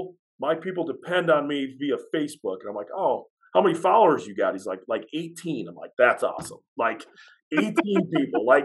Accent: Chicago, Illinois, United States; I was brought up in Chicago to not like the Bears at all.

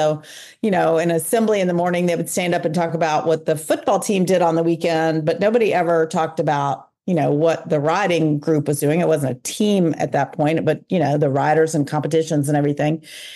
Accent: Atlanta, Georgia, United States; So I grew up in Atlanta, Georgia. I went to a school that actually had a riding program on campus.

